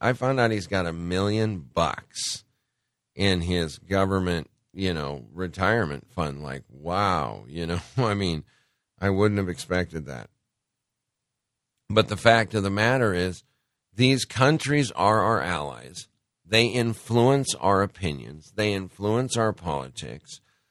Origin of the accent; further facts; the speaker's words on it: Montana, United States; I grew up skiing in Montana from the time I could walk.